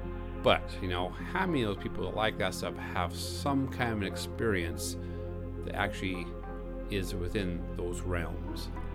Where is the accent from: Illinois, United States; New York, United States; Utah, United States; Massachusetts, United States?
Utah, United States; I am from Utah.